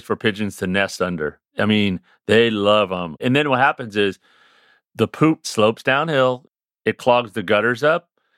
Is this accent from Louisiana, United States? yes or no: yes; Louisiana, United States; I'm from Louisiana originally, so I visit my cousin down there, and they kind of laugh that I do bird stuff because where I'm from, they just shoot them.